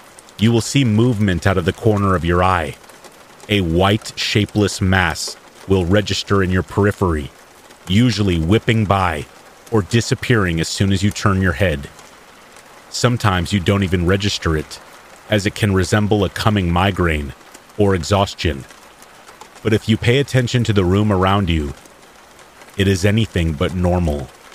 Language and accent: English; Norfolk County, Ontario, Canada; now in Tillsonburg, Canada; I was born and raised in Norfolk County, and have since lived all over the province